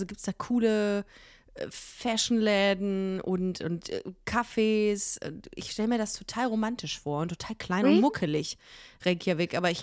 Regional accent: North Rhine-Westphalia, Germany; Ich brauche irgendwie mein Dom und meine Heimat, mein NRW, so. Ganz furchtbar eigentlich, aber auch wiederum total schön, weil irgendwie fühle ich mich wirklich hier zu Hause.

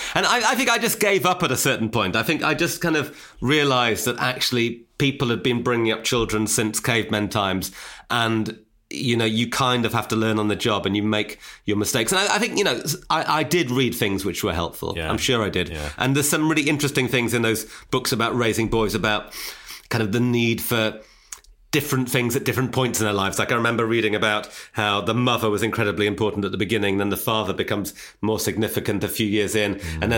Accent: Newcastle, North East England, United Kingdom; born or raised there

